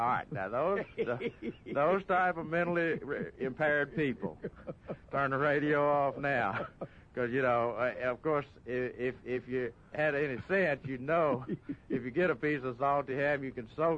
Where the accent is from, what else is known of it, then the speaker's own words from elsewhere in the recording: Tennessee, United States; Brownsville, that's about 15, 16 miles from my hometown.